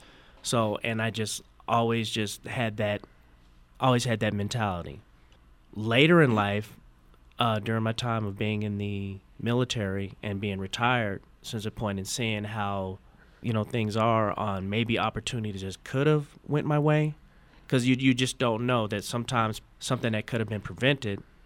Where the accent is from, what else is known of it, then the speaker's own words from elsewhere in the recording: United States; It always did, because I'm American.